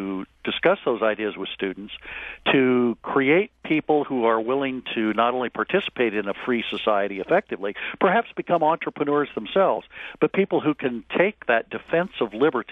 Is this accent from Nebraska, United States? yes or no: yes; Lincoln, Nebraska, United States; Well, I grew up in Lincoln, Nebraska, and was interested in history at an early age